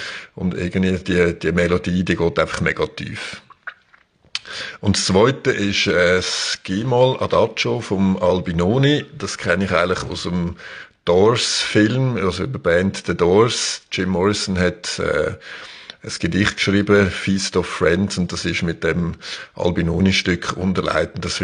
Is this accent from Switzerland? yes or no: yes; Aargau, Switzerland; Ich könnte mir vorstellen, zum Beispiel auch in meinem Heimatdorf, im Kanton Aargau, dort gibt es vom Friedhof so einen schönen Blick auf einen Hügel rauf.